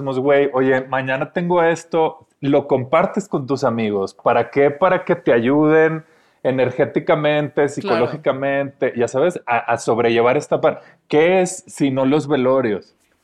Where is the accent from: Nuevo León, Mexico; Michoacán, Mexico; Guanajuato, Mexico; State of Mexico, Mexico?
Nuevo León, Mexico; Monterrey; now in Mexico City, Mexico; nos vinimos al mismo tiempo todos de Monterrey a la Ciudad de México